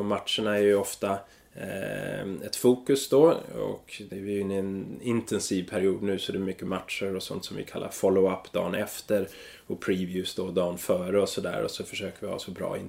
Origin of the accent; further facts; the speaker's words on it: Sweden; also born or lived in United States; de bodde i USA, jag är född i USA, även om jag flyttade hem när jag var 3 år gammal